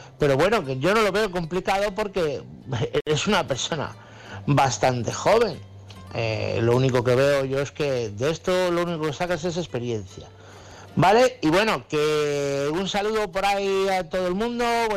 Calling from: Toledo, Castilla-La Mancha, Spain; Un abrazo a todos los participantes, como cada noche en estas noches frías, frías de nuestro país.

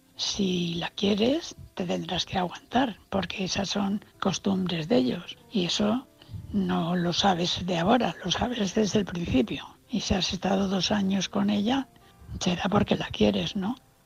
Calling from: Valencia, Valencian Community, Spain; de Valencia.

